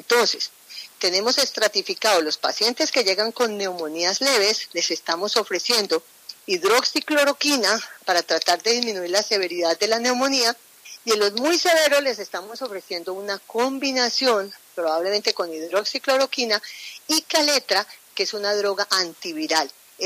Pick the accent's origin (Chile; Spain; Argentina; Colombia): Colombia; esto es el momento de ser solidarios como colombianos